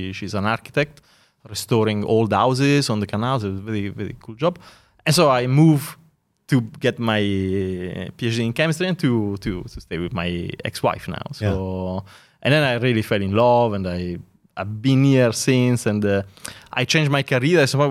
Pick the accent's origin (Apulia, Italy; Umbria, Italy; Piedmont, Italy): Apulia, Italy; Taranto; I'm from Taranto. It's the south coast.